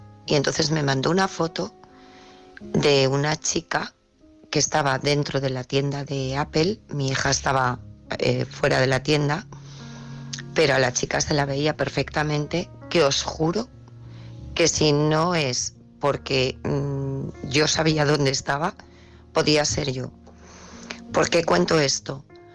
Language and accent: Spanish; Valencia, Valencian Community, Spain; de Valencia